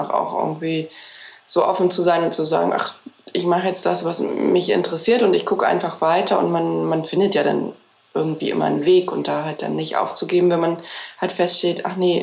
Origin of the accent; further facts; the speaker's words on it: Berlin, Germany; Also ich bin ja in Berlin hier aufgewachsen. Ich bin hier auch zur Schule gegangen und habe nach dem Abitur dann angefangen zu studieren hier in Berlin.